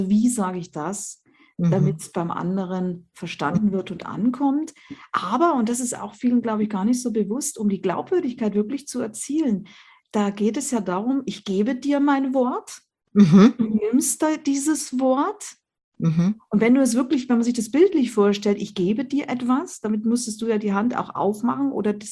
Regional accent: Germany; Als Deutsche, ne? Sehe ich das so, genau.

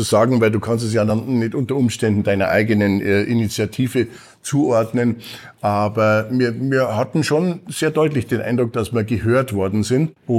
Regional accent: Munich, Bavaria, Germany; als Münchner

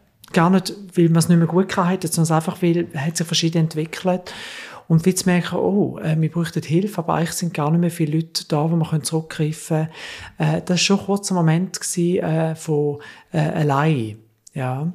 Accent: Switzerland; now in Germany; ich muss als Schweizer, als … zurück, wo ich aufgewachsen bin

